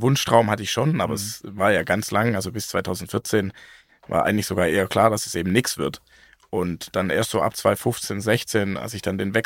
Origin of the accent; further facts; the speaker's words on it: Welzheim, Baden-Württemberg, Germany; Aus Welzheim.